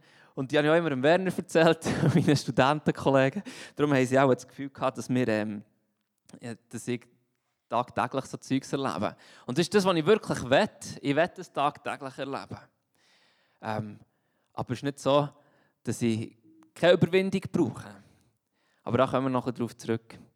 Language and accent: German; Thun, Bern, Switzerland; bin in Thun aufgewachsen, im Berner Oberland, haben wir auch ganz viele Berge.